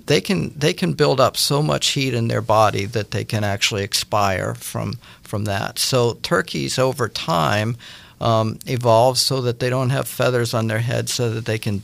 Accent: Pennsylvania, United States; I grew up in Pennsylvania, where both species are common

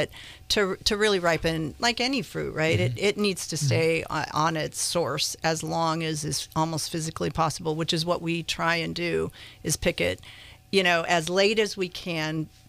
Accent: Santa Rosa, California, United States; This is true. I'm from Santa Rosa.

